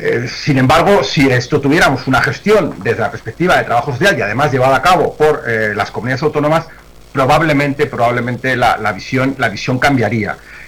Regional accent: Spain; el mismo miedo que nosotros podemos tener como españoles hoy respecto de Marruecos

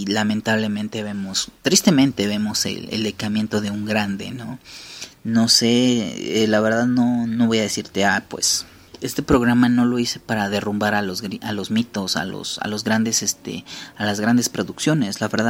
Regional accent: Mexico; Y me da risa, yo soy mexicano, pero me da risa ese tipo de humor

